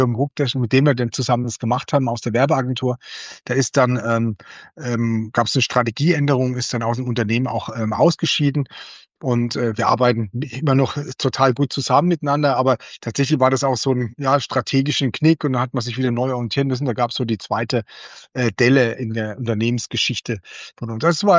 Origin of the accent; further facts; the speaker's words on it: Baden-Württemberg, Germany; weil ich bin ja aus Baden, sozusagen genau aus der Kurpfalz.